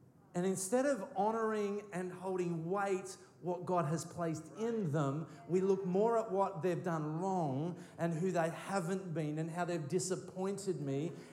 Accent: Bendigo, Victoria, Australia; Like, I come from Bendigo. Nothing good can come from Bendigo.

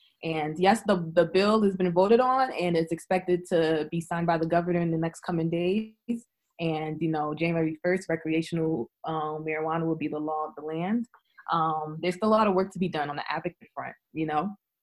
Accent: New Jersey, United States; I was raised in New Jersey my whole life, been here for over 20 plus years. So this is my land.

